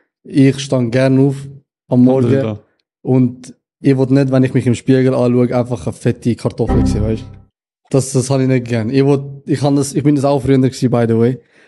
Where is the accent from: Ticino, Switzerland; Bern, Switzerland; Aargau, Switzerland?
Bern, Switzerland; Biel; accent: Biel; mein Akzent. Den Bieler Akzent.